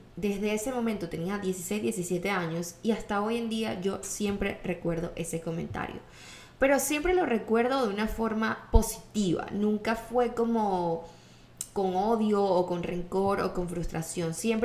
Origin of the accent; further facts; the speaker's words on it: Caracas, Capital District, Venezuela; Nosotros somos de Caracas, entonces la playa nos quedaba como 40 minutos.